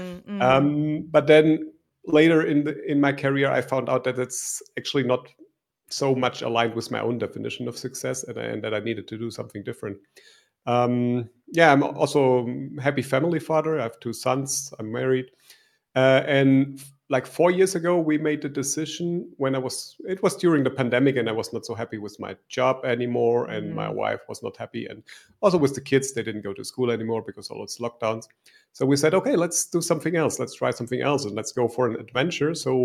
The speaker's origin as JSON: {"language": "English", "country": "Germany", "tie": "born or raised there", "said": "So I'm from Germany. I grew up in Germany"}